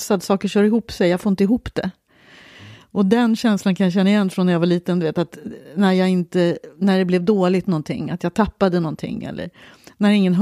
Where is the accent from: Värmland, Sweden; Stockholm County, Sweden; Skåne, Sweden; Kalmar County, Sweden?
Stockholm County, Sweden; Stockholm; Först bodde vi i Farsta tills jag var 3. Sen bodde vi i Barnängen.